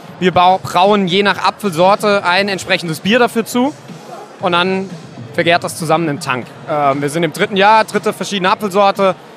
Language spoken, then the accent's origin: German; Mainz, Rhineland-Palatinate, Germany; Und als Mainzer ist der Frankfurter Markt für uns sogar relativ wichtig.